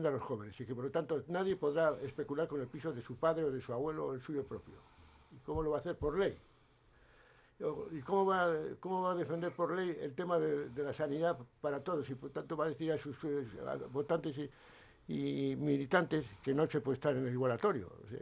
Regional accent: Basque Country, Spain; Pues estos somos nosotros, somos vascos, consumidores, vividores, vivimos por encima de nuestras posibilidades y las posibilidades del planeta.

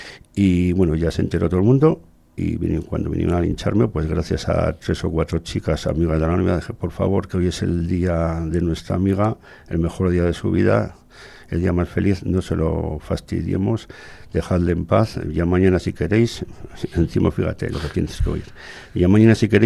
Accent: Basque Country, Spain; yo que soy del Gran Bilbao

